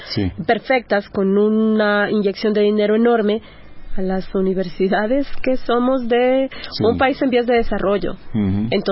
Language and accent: Spanish; Quito, Pichincha, Ecuador; yo vengo de Quito, la mitad del mundo, sí. Latitud cero, donde la misión geodésica midió la Tierra, sí.